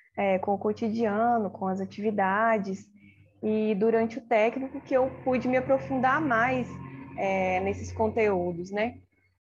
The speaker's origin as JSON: {"language": "Portuguese", "town": "Bambuí", "region": "Minas Gerais", "country": "Brazil", "tie": "born or raised there", "said": "Eu moro em Bangui, praticamente durante toda a minha vida eu moro aqui."}